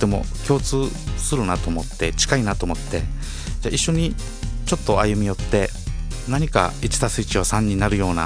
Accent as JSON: {"language": "Japanese", "town": "Okinawa City", "region": "Okinawa", "country": "Japan", "said": "ホームグラウンドは、まあ、コザなんですけども、うん、まあ、僕も出身もコザではあるんですけれども、"}